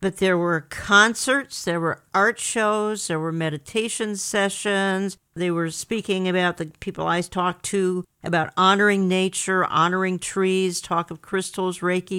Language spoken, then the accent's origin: English; Minneapolis, Minnesota, United States; one of the headquarters of it all happens to be my hometown, Mi